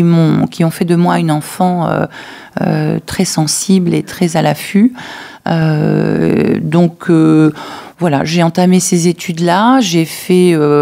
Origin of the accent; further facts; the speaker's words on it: Hauts-de-France, France; moved away as an adult; now in Dordogne, France; J'arrive du Nord, voilà. J'ai fait voyage Nord-Sud.